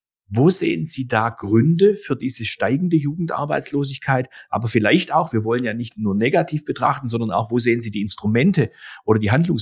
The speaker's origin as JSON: {"language": "German", "town": "Heidenheim", "region": "Baden-Württemberg", "country": "Germany", "tie": "born or raised there", "said": "war dieser Tage in meiner Heimat in Heidenheim"}